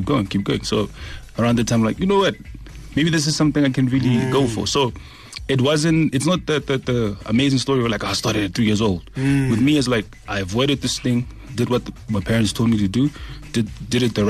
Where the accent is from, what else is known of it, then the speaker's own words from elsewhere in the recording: Seychelles; growing up in Seychelles, so the dynamic in Seychelles in terms of music, and that's just the culture there.